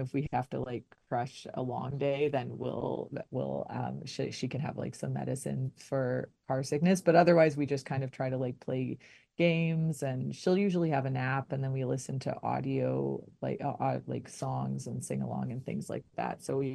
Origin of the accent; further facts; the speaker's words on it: Minaki, Ontario, Canada; I grew up in Manaki. So I remember we did have one fire in the we did have one forest fire that kind of shut down the road between Manaki and Kenora when I was in high school.